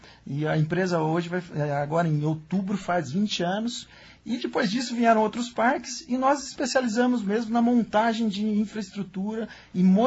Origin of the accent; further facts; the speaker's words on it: Campinas, São Paulo, Brazil; Eu sou de Campinas, né? Então Brotas está a 150 quilômetros de Campinas.